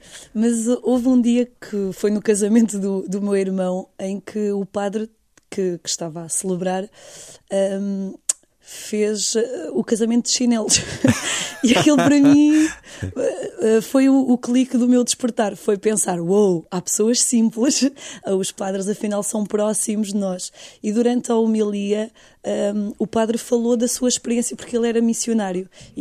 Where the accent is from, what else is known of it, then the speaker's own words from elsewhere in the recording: Caldas da Rainha, Centro, Portugal; born there; Eu nasci nas Caldas da Rainha, sou portuguesa, portanto.